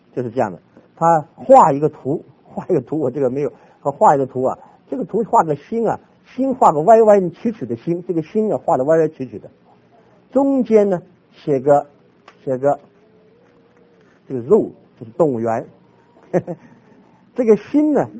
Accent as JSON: {"language": "Chinese", "country": "China", "said": "我们中国人最讲究修养之道，如何待人，如何接物，如何行事，如何为人啊。"}